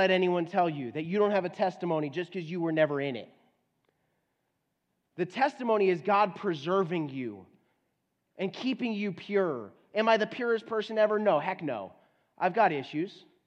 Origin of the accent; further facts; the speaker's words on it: Florida, United States; As a matter of fact, I went to Florida one time. I'm from Florida.